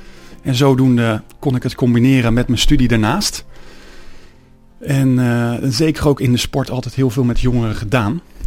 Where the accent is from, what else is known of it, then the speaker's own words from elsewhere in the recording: Nootdorp, South Holland, Netherlands; 33 jaar, opgegroeid in Nootdorp. Altijd veel aan sport gedaan. Ook wel Rooms-Katholiek opgevoed, maar ook jarenlang weinig mee gedaan.